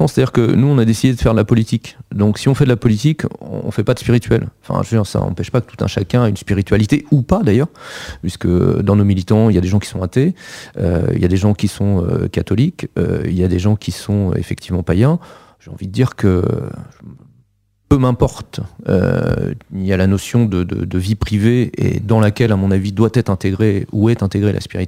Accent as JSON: {"language": "French", "region": "Brittany", "country": "France", "said": "je suis breton, français et européen."}